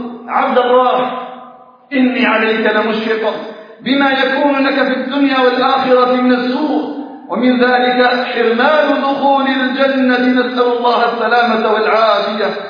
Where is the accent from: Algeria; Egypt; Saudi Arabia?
Algeria